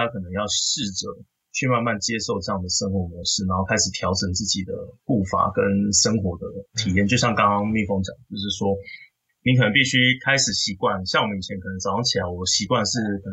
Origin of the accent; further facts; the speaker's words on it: Taipei, Taiwan; 那我是来自台湾台北的